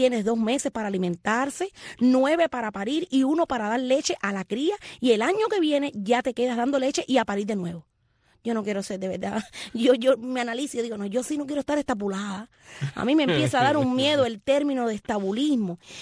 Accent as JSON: {"language": "Spanish", "town": "Hoyo Manso", "country": "Cuba", "tie": "born or raised there", "said": "yo a mi abuela allí, a mi pueblo, Hoyo Manso"}